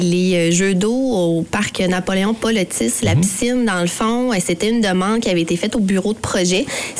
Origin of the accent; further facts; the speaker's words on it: Quebec City, Quebec, Canada; born there; now in Baie-Comeau, Canada; à ma ville d'adoption parce que moi, je suis native de Québec, donc ça fait 16 ans que je suis à Baie-Comeau.